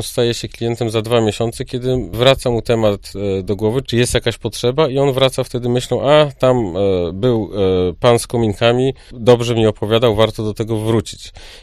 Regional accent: Gdańsk, Pomeranian Voivodeship, Poland; now in Opole, Poland; Tu musiałbym się cofnąć do tego, że ja w ogóle jestem z Gdańska i ja Opole postrzegam nie jako Opolanin, tak?

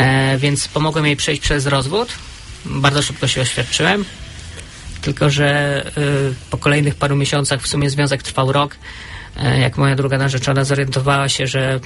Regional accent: Lublin Voivodeship, Poland; now in Opole, Poland; Przyjechałem tu na chwilkę, bo pochodzę z Lubelszczyzny.

